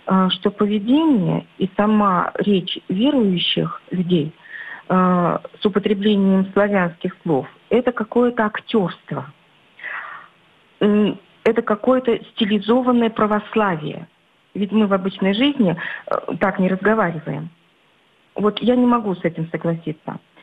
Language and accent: Russian; Moscow Oblast, Russia; я из Московской области.